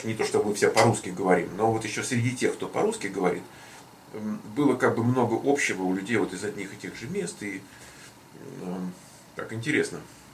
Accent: Moscow, Russia; вот я был из Москвы

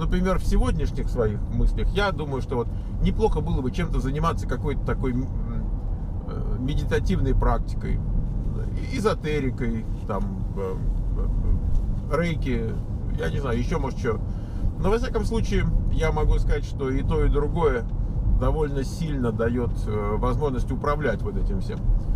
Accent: Russia; now in United States; Знаете, мы же из России, мы же, у нас же миссия, мы же не просто так живем.

